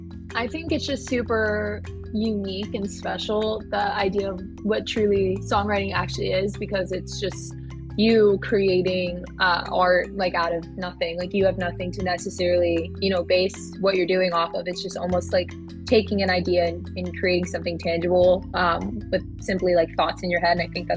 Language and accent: English; Tampa, Florida, United States; now in Nashville, United States; I'm based in Nashville now, but I'm actually originally from Tampa, Florida, where I grew up.